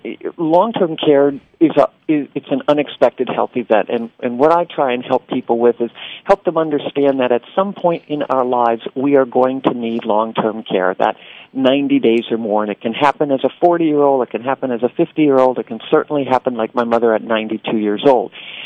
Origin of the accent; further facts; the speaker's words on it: Wisconsin, United States; now in Seattle, United States; I'm from Wisconsin. I should know that.